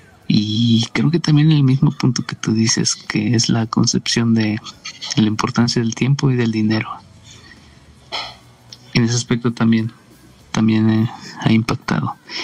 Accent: Mexico; Vamos a verle el lado amable a toda circunstancia, como buenos mexicanos que somos.

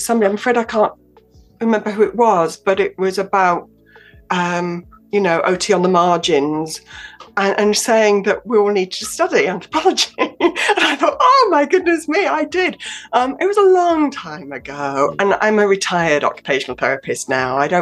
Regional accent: Scarborough, Yorkshire and the Humber, United Kingdom; My mum rang me up one day and said, there's a sponsorship going in my hometown of Scarborough.

